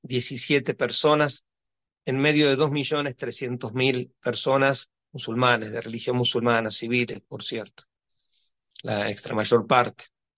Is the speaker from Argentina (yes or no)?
yes; Argentina; hasta el gobierno de mi país de origen, el gobierno argentino